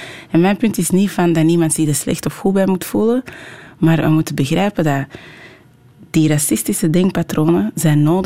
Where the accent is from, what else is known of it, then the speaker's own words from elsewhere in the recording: Belgium; zeker niet van ons als Belgen zijn